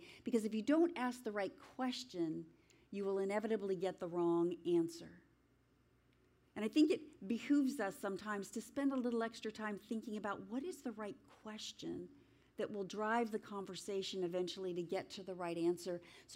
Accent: Los Angeles, California, United States; also born or lived in Chicago, United States; I'm from Los Angeles, so I don't count it by years

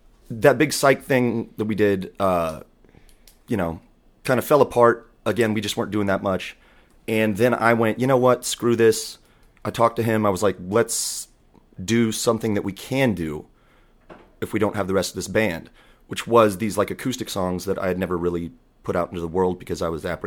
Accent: Boerne, Texas, United States; Yeah. Well, small town Texas boy.

